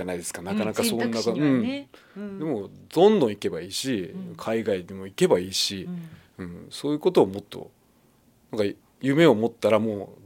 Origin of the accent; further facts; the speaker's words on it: Kumamoto, Japan; ここはもうあの、まあ、小さい頃からここに住んでて、まあ、川が目の前っていいですよね。